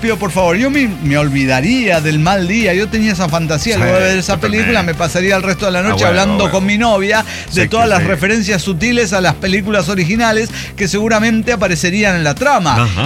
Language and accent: Spanish; Guadalajara, Jalisco, Mexico; de Guadalajara, Jalisco, México, ya para presentarse, básicamente.